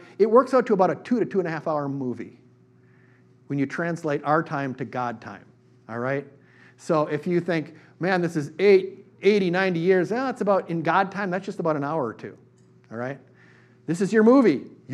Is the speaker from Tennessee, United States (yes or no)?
no; Eau Claire, Wisconsin, United States; it was like I grew up in Eau Claire and play football on Friday nights in Carson Park.